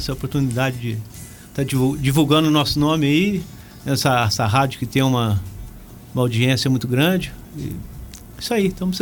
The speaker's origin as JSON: {"language": "Portuguese", "town": "São Vicente", "region": "São Paulo", "country": "Brazil", "said": "Isso, eu sou de São Vicente e desde criança que eu gosto de música, né?"}